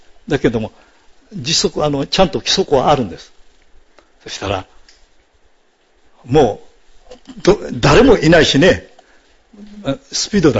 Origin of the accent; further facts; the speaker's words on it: Okinawa, Japan; now in United States; そしたら、どこから来たか。いや、沖縄から来ました。